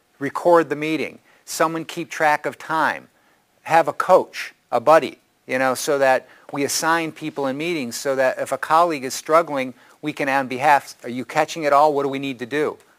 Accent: United States; I mean, look, I'm an American. I'm quite Western. I speak fast.

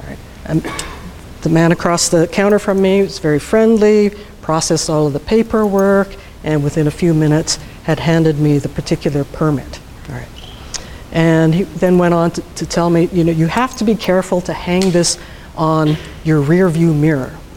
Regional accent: Canada; accent: Canadian; Maybe it's my Canadian accent or something, all right?

